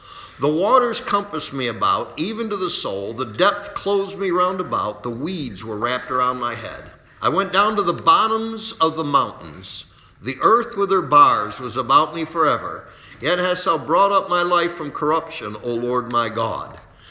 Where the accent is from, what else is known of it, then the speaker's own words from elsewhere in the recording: Salamanca, New York, United States; born there; I was born in Salamanca, New York, April of 1954.